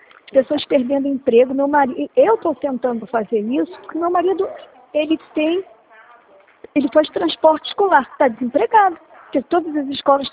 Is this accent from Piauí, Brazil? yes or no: no; Rio de Janeiro, Brazil; Sou do Rio.